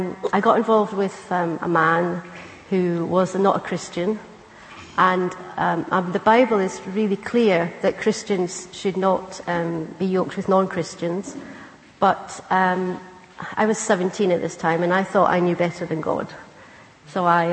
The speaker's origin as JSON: {"language": "English", "town": "Cumbernauld", "region": "Scotland", "country": "United Kingdom", "tie": "born or raised there", "said": "Yes, in a place called Cumbernauld, which is quite near Glasgow."}